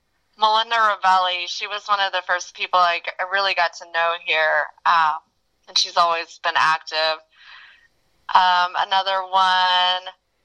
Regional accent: Shelbyville, Indiana, United States; now in Indianapolis, United States; Well, I was born in Shelbyville, Indiana, and in about 2007, my oldest son and myself moved to Indianapolis.

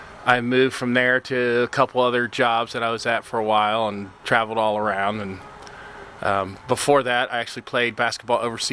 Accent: Columbus, Ohio, United States; I'm from Columbus. I was a local kid that made it. I played for Ohio State from 85 to 89 basketball.

